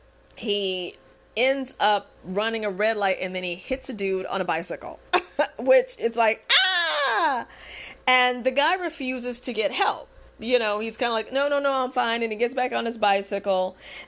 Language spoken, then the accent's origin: English; Texas, United States; I grew up watching football. I'm from Texas. We are definitely a football-loving state.